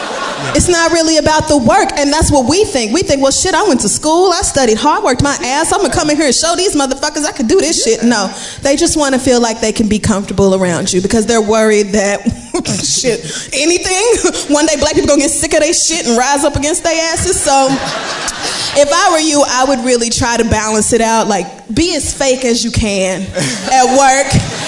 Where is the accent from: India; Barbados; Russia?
Barbados; I am from … Barbados.